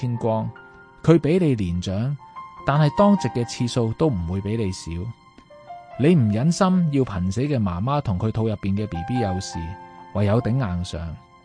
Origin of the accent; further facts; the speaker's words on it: Hong Kong; 我哋作为香港人嘅一份子，医疗界嘅一份子，